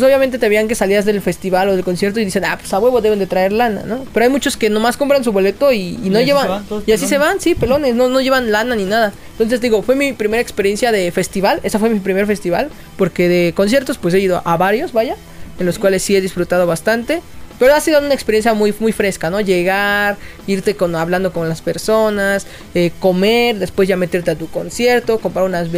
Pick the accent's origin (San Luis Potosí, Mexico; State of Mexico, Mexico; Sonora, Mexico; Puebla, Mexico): Puebla, Mexico; Sí, es un pueblo. Somos de Puebla.